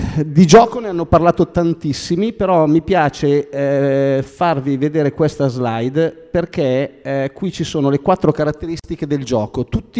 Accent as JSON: {"language": "Italian", "town": "Busto Arsizio", "region": "Lombardy", "country": "Italy", "said": "sono di Busto Arsizio, quindi gioco fuori casa oggi."}